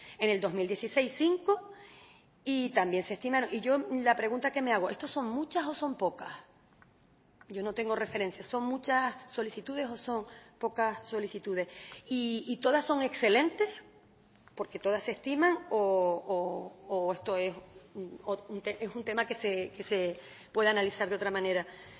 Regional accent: Fuerteventura, Canary Islands, Spain; yo soy majorera, existe un parque tecnológico en Fuerteventura

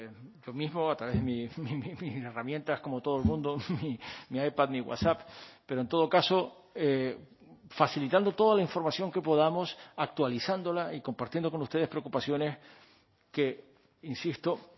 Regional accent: Canary Islands, Spain; soy español y canario

